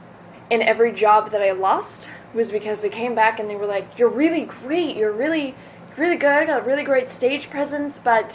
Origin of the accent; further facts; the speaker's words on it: Kentucky, United States; Yes, I was born and raised in Kentucky.